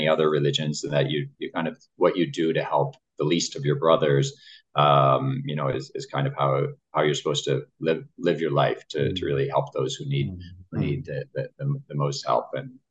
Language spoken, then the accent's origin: English; Toledo, Ohio, United States; So I grew up in Toledo, Ohio. So I didn't grow up in Bangalore.